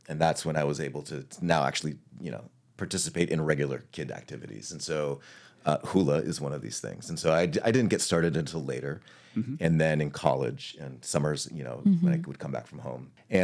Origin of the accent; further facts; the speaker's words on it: Hawaii, United States; because I'm from Hawaii originally, it was sort of the space and the time for me to understand another practice of mine. I used to dance hula